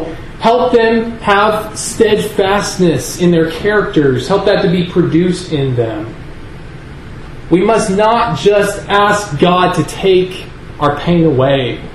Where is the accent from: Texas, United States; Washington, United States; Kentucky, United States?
Texas, United States; Houston; I grew up in Houston, Texas, going to the Kleinwood congregation